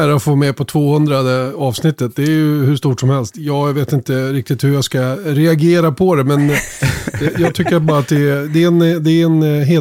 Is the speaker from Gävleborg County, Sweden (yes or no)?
no; Uppsala, Uppsala County, Sweden; Jag hamnade ute vid flygflottiljen i Uppsala. Min pappa byggde hus där 1962 och... Så vi bodde där under de första 12-13 åren ungefär. Sen gick jag i skolan där om norra ändan av Uppsala.